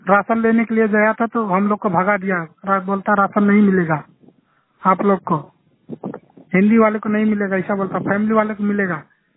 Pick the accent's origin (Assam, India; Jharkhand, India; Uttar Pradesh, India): Uttar Pradesh, India; हम यूपी से हैं, हम बहुत 15-20 आदमी है यहाँ पे फंसे हुए।